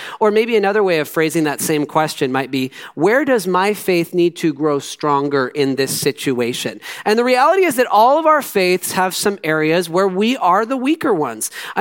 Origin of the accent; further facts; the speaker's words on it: United States; Listen, as an American, my personal freedom is one of my most treasured beliefs and realities that I enjoy every single day living in this country.